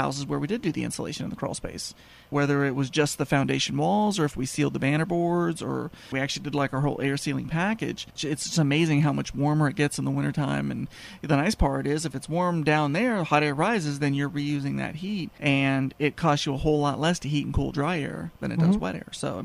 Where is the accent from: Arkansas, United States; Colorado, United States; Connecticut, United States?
Colorado, United States; also born or lived in Florida; It's funny because I was born in Florida. I lived in Colorado till I was like 12 years old.